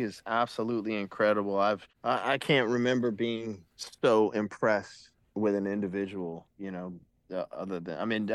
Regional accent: Louisiana, United States; He's from Louisiana. I'm from Louisiana, you know, two different generations, but both, you know, blues musicians and lovers of the genre.

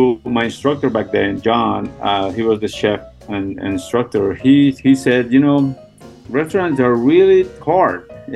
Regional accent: Bogotá, Bogotá Capital District, Colombia; I'm from Bogota, Colombia.

